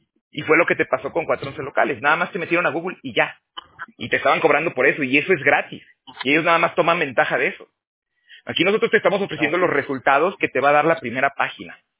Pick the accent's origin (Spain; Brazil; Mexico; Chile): Mexico; also born or lived in Canada; now in California, United States; yo me salí de México, yo soy de México hace 12 años, José. Primero fui a Canadá y ahorita ya estoy aquí en California.